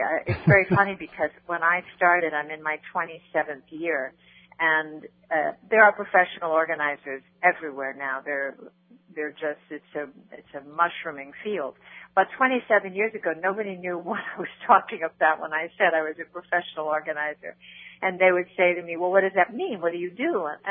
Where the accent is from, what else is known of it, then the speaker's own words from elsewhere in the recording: Brooklyn, New York, United States; also born or lived in San Fernando Valley; now in Los Angeles, United States; I have to tell you that I'm a girl from Brooklyn, New York. I'm not an L.A. native. But I had lived for many years in the San Fernando Valley.